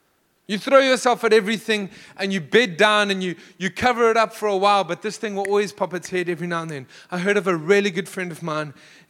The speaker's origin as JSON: {"language": "English", "town": "East End", "region": "London", "country": "United Kingdom", "said": "This is, again, I'm from the East End. If you don't look after you, nobody else will."}